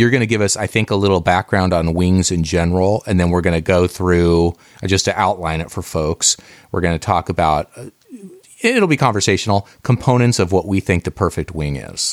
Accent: Oregon, United States; I grew up in Western Oregon in a little town near the coast, and we didn't get like interesting stuff ever there until like 30 years after it came out.

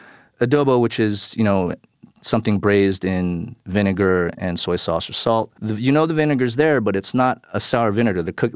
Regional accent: Philippines; There has to be pork. I'm Filipino.

